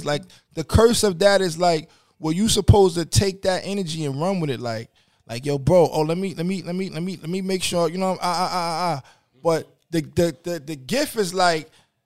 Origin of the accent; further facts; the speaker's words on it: New York City, New York, United States; look, I'm from New York City.